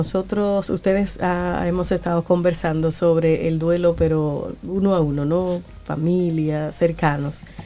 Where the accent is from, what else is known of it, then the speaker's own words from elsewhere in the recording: Dominican Republic; figuras importantes para nosotros como dominicanos